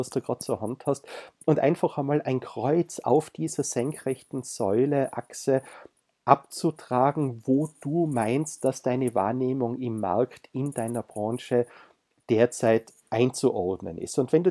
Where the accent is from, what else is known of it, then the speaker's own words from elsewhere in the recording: Innsbruck, Tyrol, Austria; Bleiben wir wieder beim Beispiel eines Rechtsanwaltes in Innsbruck, in meiner Heimatstadt.